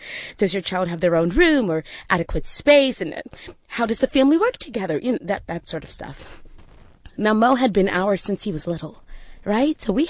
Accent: Austin, Texas, United States; born there; I wanted to study school in Texas, study in Texas, because I was born in Austin.

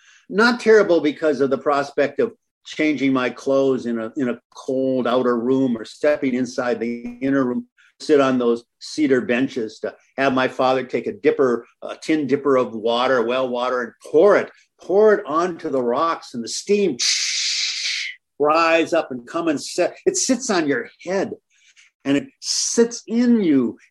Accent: Hibbing, Minnesota, United States; So growing up in Hibbing, on weekends, we would go to my grandmother's farm.

